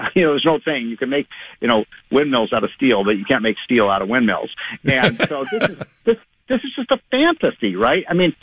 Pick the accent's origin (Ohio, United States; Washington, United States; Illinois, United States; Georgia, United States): Illinois, United States; Chicago; But I love Chicago. I think it's one of the five greatest cities in the world. I mean, I grew up in Wrigley Field.